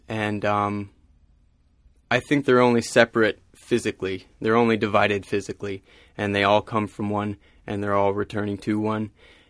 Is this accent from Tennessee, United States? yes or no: no; Marietta, Georgia, United States; also born or lived in New York / California; And then my family settled here in Marietta when I was a toddler. So I grew up in Marietta, had no idea what was happening in the city